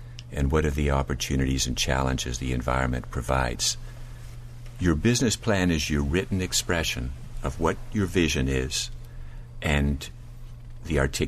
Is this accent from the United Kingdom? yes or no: yes; Northern Ireland, United Kingdom; born there; I'm a wounded healer. I was born in Northern Ireland.